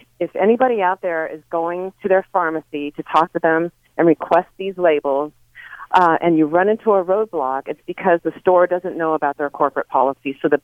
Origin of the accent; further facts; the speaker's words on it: Nashua, New Hampshire, United States; now in Florida, United States; I'm from Nashua, New Hampshire, but that's a lifetime ago.